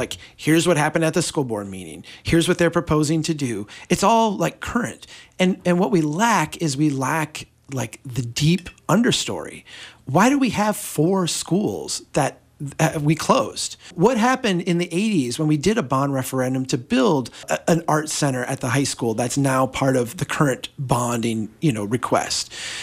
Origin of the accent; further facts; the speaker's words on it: Brainerd, Minnesota, United States; I'm from Brainerd. I have a soft spot for my local newspaper.